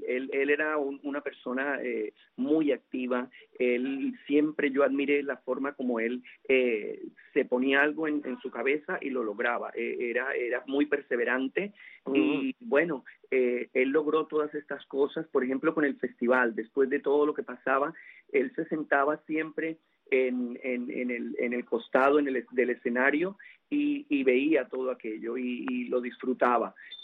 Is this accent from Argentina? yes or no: no; Colombia; now in Miami, United States; yo soy colombiano, pero igual llevo 30 años en Miami, un poco más de 30 años viviendo aquí en Miami.